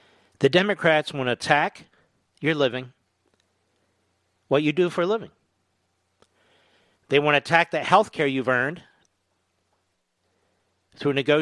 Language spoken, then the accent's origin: English; Philadelphia, Pennsylvania, United States; So we're Pennsylvanians. My parents were born in North Philadelphia. I was born in Philadelphia.